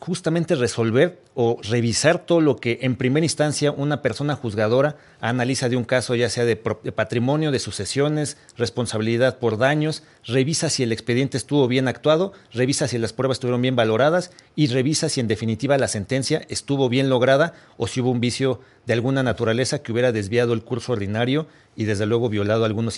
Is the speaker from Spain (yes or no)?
no; Mexico; a todos como mexicanas y mexicanos que somos demócratas